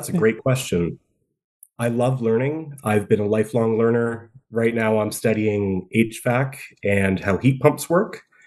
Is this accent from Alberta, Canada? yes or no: no; Port Hope, Ontario, Canada; now in Toronto, Canada; I was born and raised in Port Hope, born in Port Hope Hospital, went to PHHS. I'm about as typical as it gets. I spent the last 16 years living in Toronto.